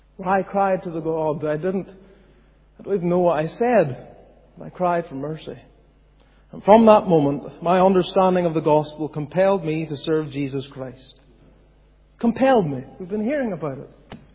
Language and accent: English; Ballymoney, Northern Ireland, United Kingdom; also born or lived in Scotland; I was born in Scotland. Our family moved then here to Ballymoney. And really, in essence, Ballymoney is my home. The toon. Cowtown. It's home.